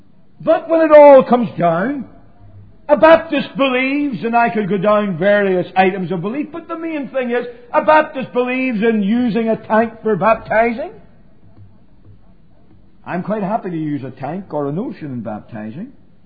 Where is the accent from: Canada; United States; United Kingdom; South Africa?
United Kingdom; Belfast, Northern Ireland; When I was growing up in Belfast, our people right next door, some of our best friends, Roman Catholics. When we married and moved to Ballymoney, right next door, one of the leading Roman Catholic families in the town.